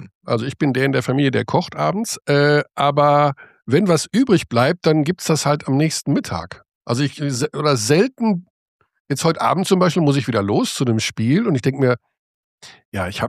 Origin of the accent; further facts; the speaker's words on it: North Rhine-Westphalia, Germany; Also ich bin ja aus Westfalen.